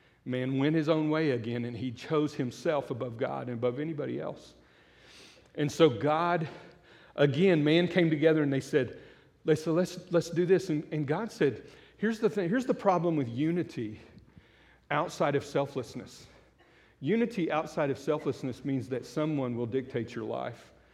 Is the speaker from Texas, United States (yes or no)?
no; Muskogee, Oklahoma, United States; I'm not from Louisiana. I married a Louisiana girl. Her mama's cooking was awesome. But let's just not go there. But anyway, I'm